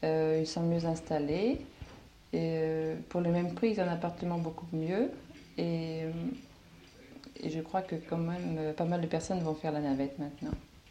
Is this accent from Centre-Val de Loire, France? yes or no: yes; Orléans, Centre-Val de Loire, France; also born or lived in Le Mans; Non, je ne suis pas née à Orléans, je suis née au Mans.